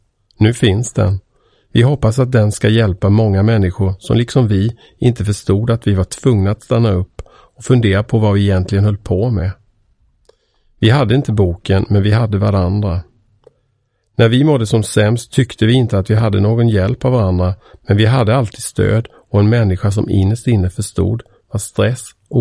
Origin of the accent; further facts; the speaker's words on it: Kalmar, Kalmar County, Sweden; born there; Jag är född 1963 i Kalmar.